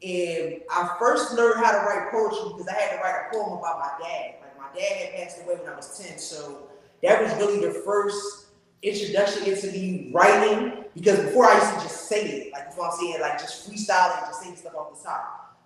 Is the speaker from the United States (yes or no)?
yes; Camden, New Jersey, United States; All right, first and foremost, I'm from Camden, East Side to be exact. You feel what I'm saying? So shout out to the East Side of here.